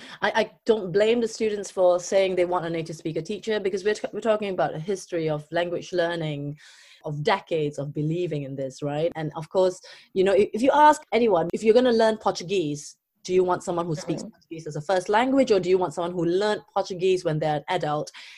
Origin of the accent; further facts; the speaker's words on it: Singapore; first language English; You see, I consider myself a native speaker because I grew up speaking English. I was educated through the medium of English because I come from Singapore.